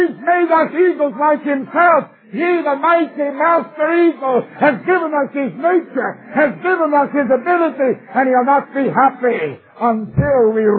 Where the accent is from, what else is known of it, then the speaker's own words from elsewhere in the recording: Canada; Now, that doesn't mean much to you democratic Americans. But I'm a Canadian. We have a queen.